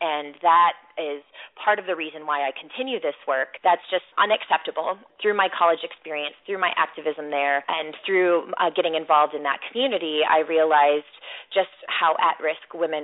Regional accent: Midwest, United States; what about my community and growing up in the Midwest really stuck with me was really, again, being of service to my community.

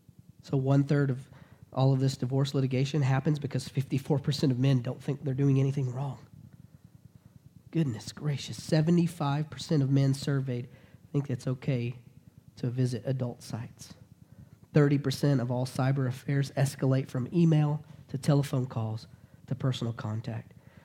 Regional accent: the South, United States; I grew up in the South where men were supposed to act one way.

